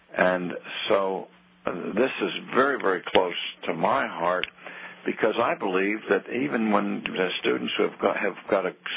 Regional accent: Pittsburgh, Pennsylvania, United States; and so since I'm from Pittsburgh, I get the sports wrap-up every evening

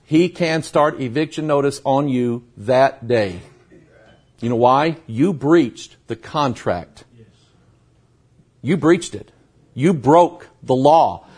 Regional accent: Pine Bluff, Arkansas, United States; born there; I didn't realize that if I just go to Arkansas, I'm automatically smart. I kid you, I was born in Pine Bluff.

